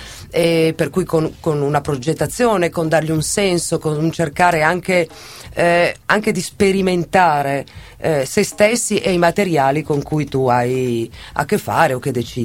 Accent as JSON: {"language": "Italian", "town": "Milan", "region": "Lombardy", "country": "Italy", "said": "e io sono milanese, vivo a Milano"}